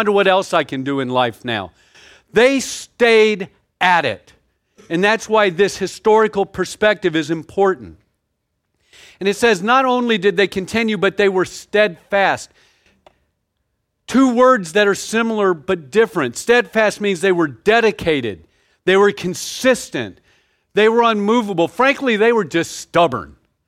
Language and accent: English; the South, United States; I'm from the South. I don't know if y'all know that or can tell by some of my unusual language.